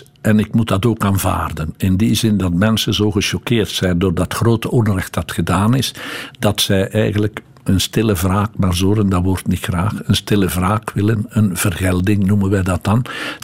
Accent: Leuven, Flanders, Belgium; Ik ben wel van Leuven

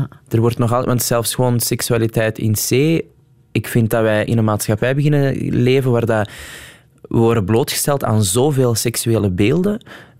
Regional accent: Flanders, Belgium; voor mij is er ook maar één plek waar ik ben geboren en waar ik vandaan kom, en dat is Vlaanderen.

